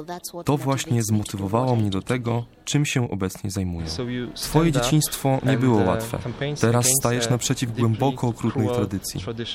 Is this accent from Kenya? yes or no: yes; Kenya; Mam 38 lat i pochodzę z Kenii.